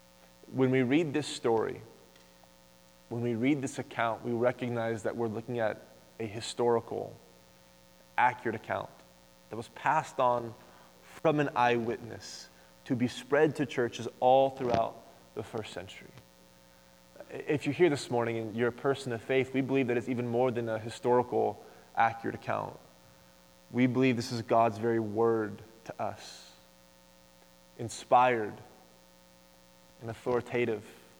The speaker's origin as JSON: {"language": "English", "town": "Tulsa", "region": "Oklahoma", "country": "United States", "tie": "born or raised there", "said": "Now, I grew up in Tulsa, Oklahoma, went to Oral Roberts University, and when you grow up in Oklahoma on the weekends, there isn't a lot going on."}